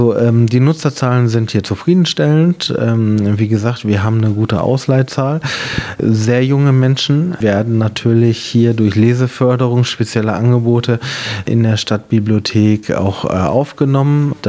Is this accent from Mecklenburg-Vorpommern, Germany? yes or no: no; Hannover, Lower Saxony, Germany; now in Nienburg, Germany; ich komme aus Hannover. Ja, ich bin nach Nienburg gekommen, indem ich mich hier einfach beworben habe auf die Leitungsposition der Stadtbibliothek.